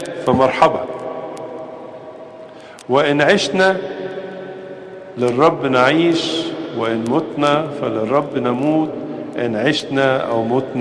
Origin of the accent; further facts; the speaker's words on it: Egypt; درجة الإيمان هي الدرجة التي تربطنا كمصريين